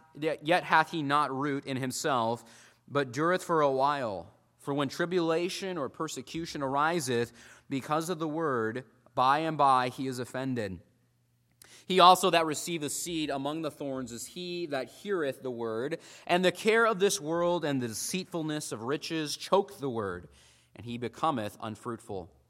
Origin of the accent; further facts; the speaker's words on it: Illinois, United States; growing up in the Midwest in Illinois, and I worked on a cattle farm